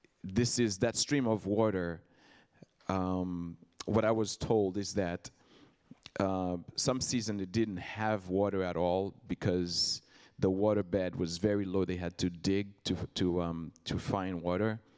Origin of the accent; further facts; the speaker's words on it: Haiti; I grew up in Haiti and I see certain things.